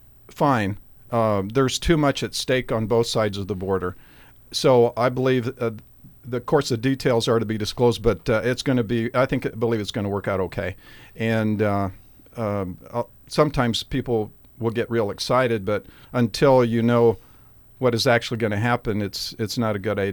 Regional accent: Arizona, United States; also born or lived in Nogales, Arizona; Well, I was born in Nogales, Arizona. I grew up on the Indian reservations. My family on both my mother and father's side is from Mexico.

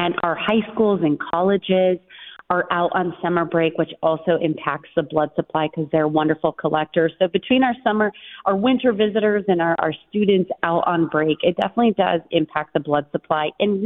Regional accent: Tucson, Arizona, United States; I'm from Tucson

